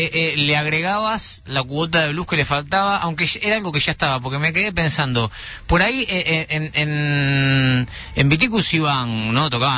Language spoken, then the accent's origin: Spanish; Buenos Aires, Argentina; born there; Yo nací en Parque Avellaneda, Matadero, como carne, ¿no?